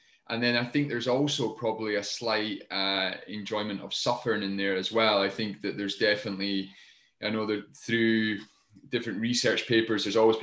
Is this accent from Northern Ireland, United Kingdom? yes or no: no; Scotland, United Kingdom; I grew up in the Highlands of Scotland. There was this great outdoors to be explored.